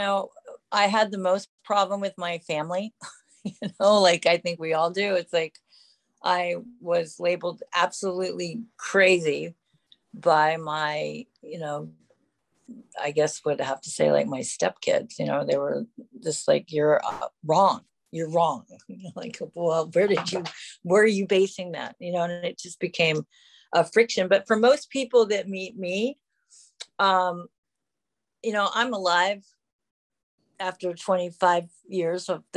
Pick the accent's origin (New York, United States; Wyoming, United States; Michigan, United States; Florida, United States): Florida, United States; all I wanted to do is move back to Florida. I grew up in Florida.